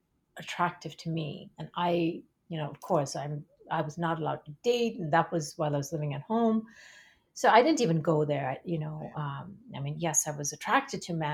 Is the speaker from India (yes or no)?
yes; India; And growing up in India also, we're very innocent and naive.